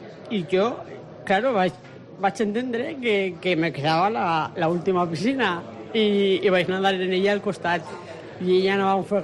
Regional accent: Vila-real, Valencian Community, Spain; Sóc villarrealenca i sóc del poble.

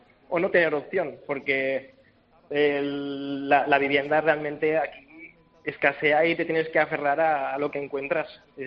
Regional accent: Balearic Islands, Spain; como muchos profesores de las Pitiusas somos de Mallorca

